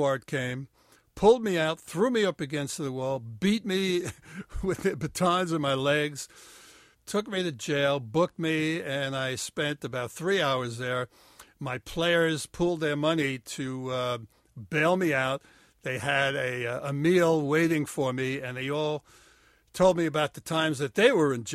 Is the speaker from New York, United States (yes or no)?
yes; New York City, New York, United States; Not where I grew up in the Bronx, it isn't.